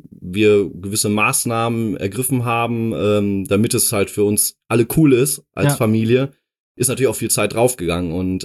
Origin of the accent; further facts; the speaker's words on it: Dortmund, North Rhine-Westphalia, Germany; ich komme aus Dortmund ursprünglich. Genau. Bin da geboren und aufgewachsen.